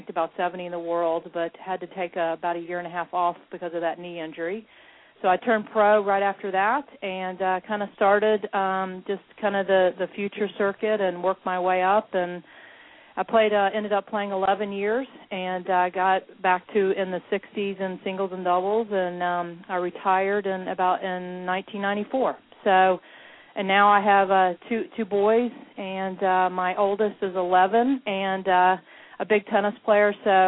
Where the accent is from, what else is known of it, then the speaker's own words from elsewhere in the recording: North Carolina, United States; So I grew up actually in North Carolina, and so very familiar with the Southern tennis